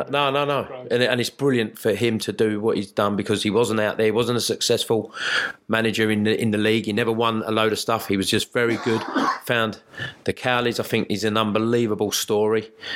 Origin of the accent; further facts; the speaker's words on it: London, United Kingdom; I went to Tottenham, I was against a load of people because I was coming from South London into North London.